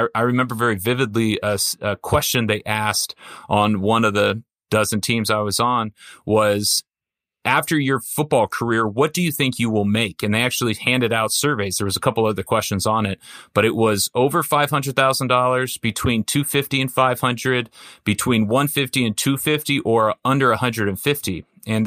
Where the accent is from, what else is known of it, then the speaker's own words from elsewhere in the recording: California, United States; I grew up in Orange County. You know, we weren't the wealthy family, but we were around it.